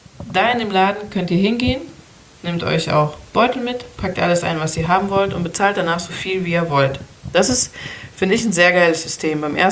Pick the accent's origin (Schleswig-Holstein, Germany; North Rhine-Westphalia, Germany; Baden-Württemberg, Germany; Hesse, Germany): North Rhine-Westphalia, Germany; Cologne; als Kölner